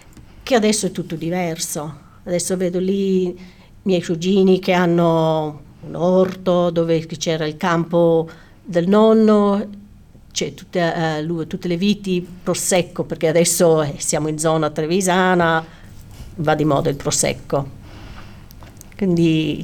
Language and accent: Italian; Australia; born or raised there